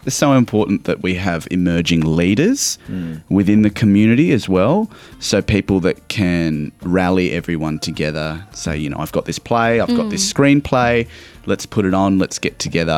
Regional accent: New South Wales, Australia; I grew up in the Sutherland Shire and experienced a great deal of racism and a great deal of bigotry as well.

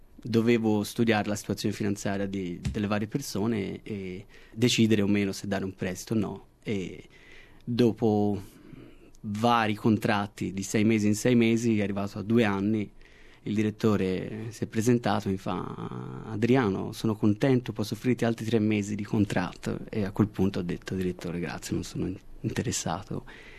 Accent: Florence, Tuscany, Italy; now in Australia; Ho 32 anni, sono nato a Firenze da genitori genovese e triestini. A Firenze sono nato e cresciuto.

